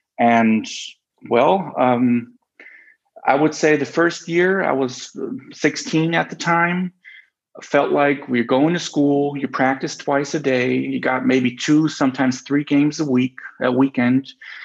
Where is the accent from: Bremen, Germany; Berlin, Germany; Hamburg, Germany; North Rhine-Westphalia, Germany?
Bremen, Germany; Bremerhaven; In Bremerhaven, my hometown, I was able to just keep doing what I've been doing all my childhood, play basketball and be surrounded by basketball people and also make money.